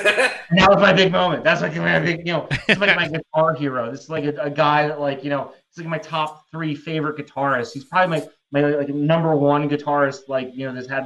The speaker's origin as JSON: {"language": "English", "region": "East Coast", "country": "United States", "tie": "born or raised there", "said": "I grew up on the East Coast of the U.S., you know, grew up with the Soul."}